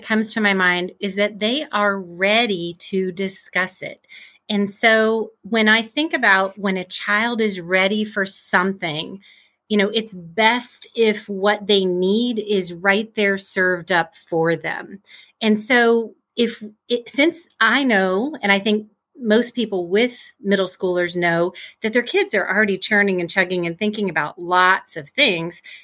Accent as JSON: {"language": "English", "region": "Midwest", "country": "United States", "tie": "born or raised there", "said": "I grew up in the Midwest, Midwest girl, still in the Midwest"}